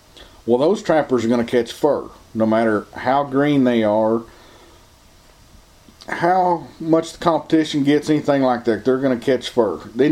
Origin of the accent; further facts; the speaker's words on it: Appalachia, United States; I'm from Appalachian America.